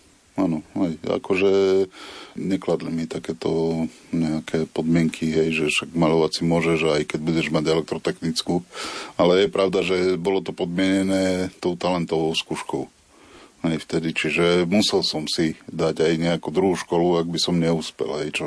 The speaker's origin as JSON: {"language": "Slovak", "town": "Sečovce", "region": "Košice Region", "country": "Slovakia", "tie": "born or raised there", "said": "Ja som rodák z takého malého mesta Sečovce, to je mestečko medzi Košicami a Michalovcami."}